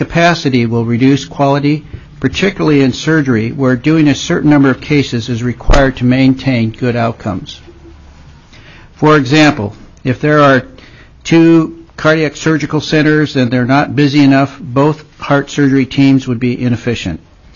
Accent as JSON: {"language": "English", "town": "Wrangell", "region": "Alaska", "country": "United States", "tie": "born or raised there", "lives_now": "Juneau, United States", "said": "family physician, born and raised in Wrangell, Alaska, and have lived and practiced family medicine in Juneau since 1984."}